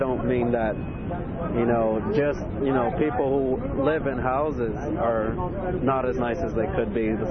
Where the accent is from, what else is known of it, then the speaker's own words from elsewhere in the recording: Tucson, Arizona, United States; Well, I'm from Tucson, that's where I'm from.